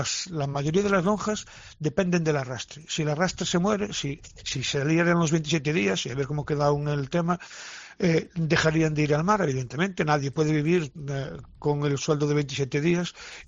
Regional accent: Galicia, Spain; Tenemos un caso muy muy significativo en mi tierra, Galicia

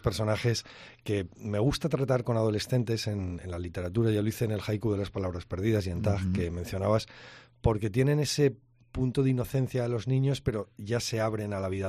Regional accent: La Rioja, Spain; yo estudié aquí en la Universidad de Navarra, aunque soy riojano, primo hermano.

